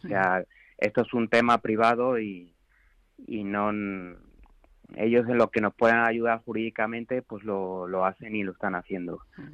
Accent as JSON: {"language": "Spanish", "town": "Badajoz", "region": "Extremadura", "country": "Spain", "moved": "as an adult", "lives_now": "Madrid, Spain", "said": "yo soy de Badajoz y me fui a trabajar a Madrid a buscar la vida."}